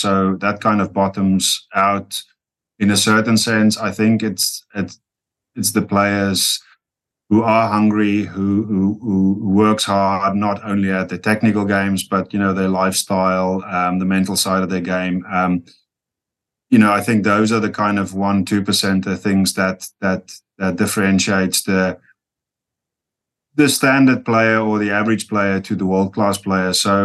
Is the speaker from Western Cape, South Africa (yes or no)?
yes; Western Cape, South Africa; I'm from the Western Cape originally, so Western Province would have been a firm favorite.